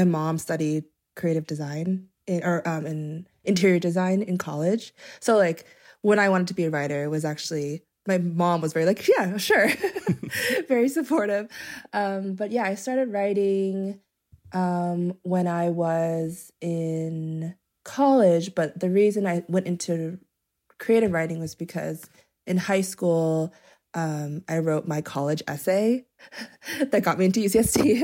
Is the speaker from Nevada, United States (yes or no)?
yes; Las Vegas, Nevada, United States; that came to my hometown, Vegas.